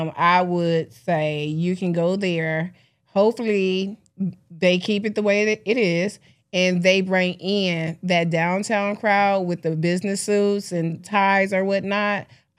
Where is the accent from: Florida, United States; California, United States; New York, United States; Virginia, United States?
California, United States; Los Angeles; also born or lived in New Orleans; No, I'm from New Orleans, raised in Los Angeles.